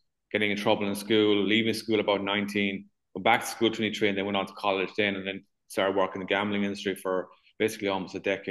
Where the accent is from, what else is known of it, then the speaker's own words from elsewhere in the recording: Ireland; Yeah, so I guess I'm from Ireland. It's where I'm currently living, is where I'm from.